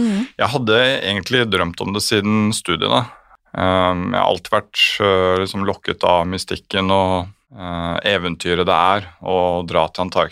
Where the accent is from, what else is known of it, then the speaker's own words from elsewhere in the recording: Oslo, Norway; Jeg født og oppvokst I Oslo, 41 år gammel.